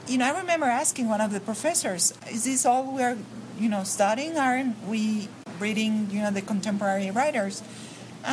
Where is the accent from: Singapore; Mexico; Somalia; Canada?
Mexico; English is a second language; now in Houston, United States; You know, I'm originally from Mexico, but 15 years ago we moved to Houston, my family and myself.